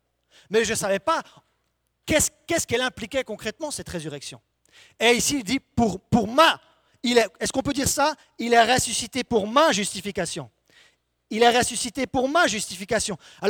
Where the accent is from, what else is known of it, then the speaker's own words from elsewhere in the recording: Switzerland; même si je suis suisse, je connais un petit peu la grammaire française.